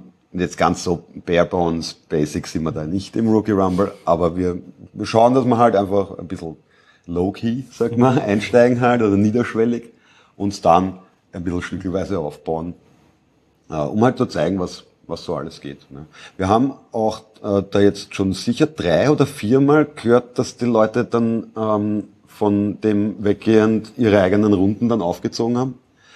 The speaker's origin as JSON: {"language": "German", "region": "Vienna", "country": "Austria", "said": "als Österreicher und vielleicht speziell als Wiener"}